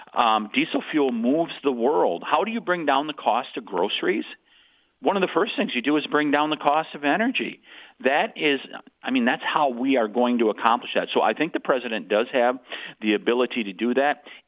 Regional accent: Wisconsin, United States; And I want to take just another second for something that's really important in my home state of Wisconsin.

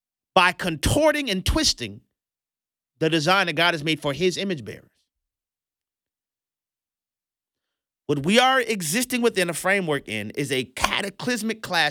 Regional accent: Louisiana, United States; He then moved to my home state, Go Tigers, to Louisiana State University

